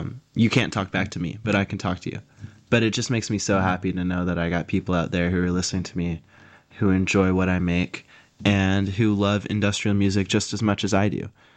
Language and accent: English; Seattle, Washington, United States; I'm from Seattle. I have to like grunge.